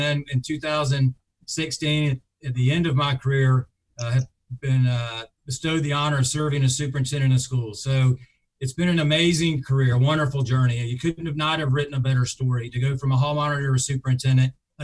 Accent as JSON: {"language": "English", "town": "Tallahassee", "region": "Florida", "country": "United States", "tie": "born or raised there", "said": "born and raised in Tallahassee, a lifelong resident of Leon County, I'm a product of our public schools."}